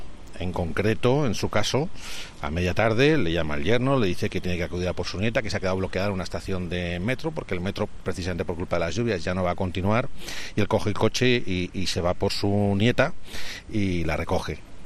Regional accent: Valencian Community, Spain; como tantos valencianos de esta zona de Catarroja, yo he conocido

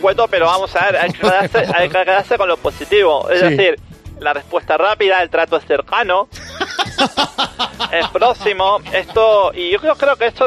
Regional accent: Córdoba, Argentina; now in Spain; vamos a comenzar con una noticia que viene desde mi país de origen.

